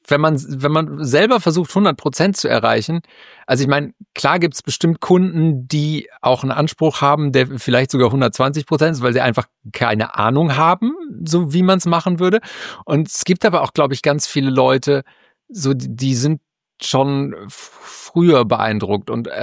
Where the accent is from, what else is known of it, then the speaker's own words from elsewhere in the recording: Dinslaken, North Rhine-Westphalia, Germany; von Bochum nach Dienstlaken, wo ich aufgewachsen bin